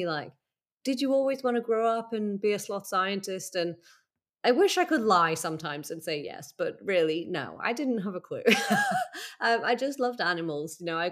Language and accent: English; Manchester, North West England, United Kingdom; I was a city girl. You know, I grew up in Manchester. I loved Manchester.